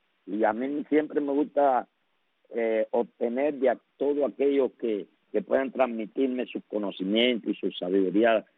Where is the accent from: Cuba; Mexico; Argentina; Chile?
Cuba; todos somos cubanos. Que no estemos de acuerdo con el sistema, está bien, pero somos cubanos.